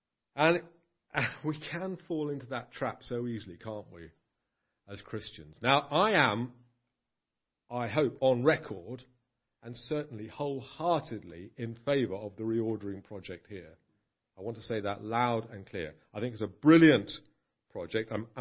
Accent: London, United Kingdom; The city I know best is London. I was brought up in North London.

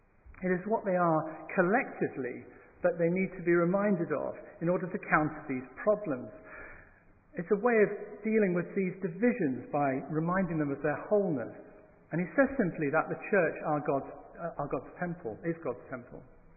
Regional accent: Scotland, United Kingdom; accent: Scottish; I was born and raised in Scotland. You may not know that from the way that I talk. I need to make myself heard and understood, so I tidy up my accent a little bit. But the dialect does have its advantages.

